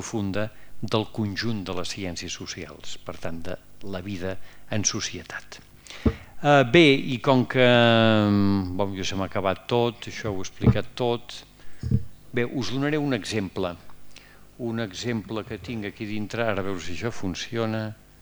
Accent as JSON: {"language": "Catalan", "town": "Vic", "region": "Catalonia", "country": "Spain", "said": "jo sóc de Vic, a Cal Menxaire, i encara hi és coneguda la casa"}